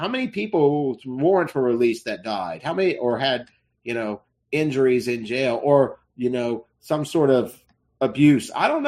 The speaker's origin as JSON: {"language": "English", "country": "United States", "said": "And I feel like as an American, she's traveling to another country."}